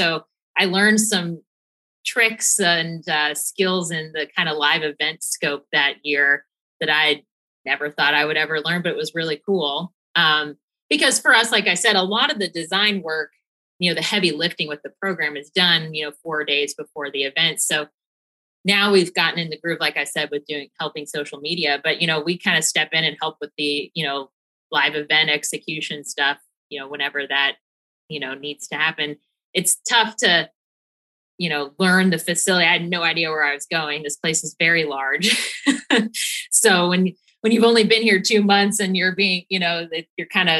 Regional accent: Kentucky, United States; I grew up actually outside of Cincinnati in Northern Kentucky. So a suburb of Cincinnati.

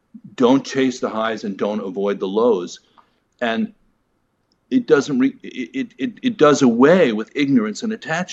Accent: New York, United States; I'm from New York. I know how to do the whole bit.

